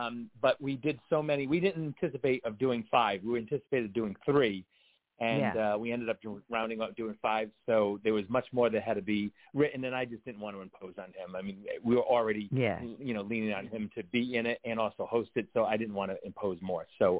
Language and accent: English; Rhode Island, United States; Rhode Island.